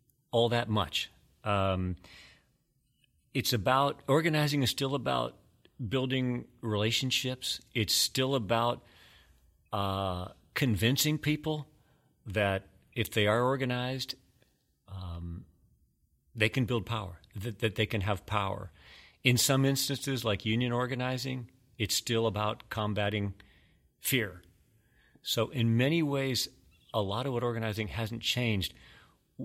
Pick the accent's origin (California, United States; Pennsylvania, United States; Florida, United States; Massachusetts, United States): California, United States; I'm from California, but I got sent to Boston in the heyday of these consumer boycotts